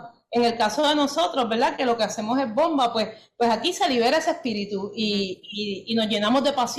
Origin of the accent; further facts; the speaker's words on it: Puerto Rico; lo que nosotros somos como puertorriqueños